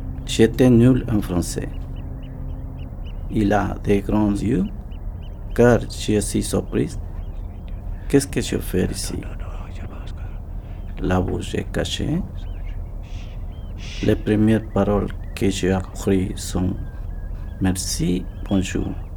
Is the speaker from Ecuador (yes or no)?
yes; Ecuador; French is a second language; now in Belgium; je viens de l'Équateur.